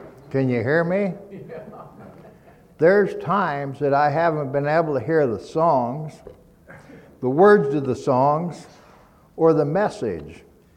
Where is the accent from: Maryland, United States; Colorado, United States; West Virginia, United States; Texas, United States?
Colorado, United States; Boulder; I was born in Boulder, and so I'm a native, right? My father was born in Boulder also